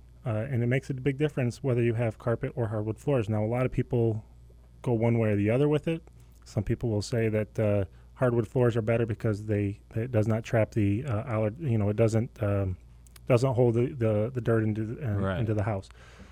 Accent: Chicago, Illinois, United States; I'm from Chicago, South Chicago, and I lost my best friend to Arizona.

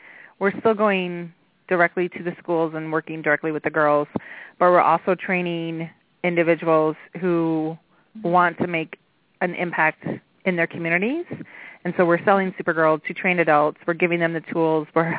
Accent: Milwaukee, Wisconsin, United States; moved away; Yeah, you know what? I grew up in Milwaukee, and I'm at right now. And I've been gone about 15 years

